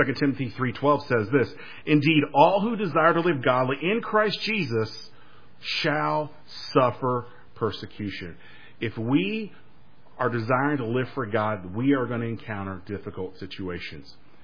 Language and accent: English; California, United States; I'm originally from California. Those from Kentucky, don't hold that against me.